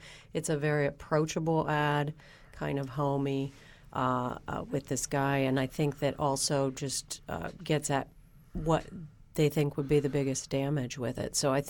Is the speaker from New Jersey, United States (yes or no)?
no; Ohio, United States; accent: Ohio; that was my Ohio accent there